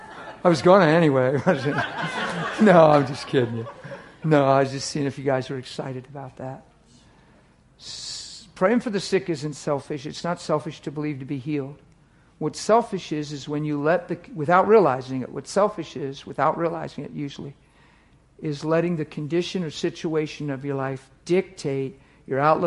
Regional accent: East Coast, United States; You know I'm from the East Coast, right? You know it's 12:30. It's 12:30 to me.

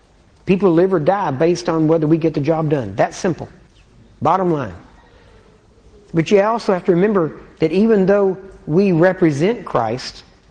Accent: Texas, United States; accent: Texan; my native tongue is Texan. All right? Yeshua doesn't even hardly come out right. Okay? We're a little closer to the Greek because we're so close to Mexico.

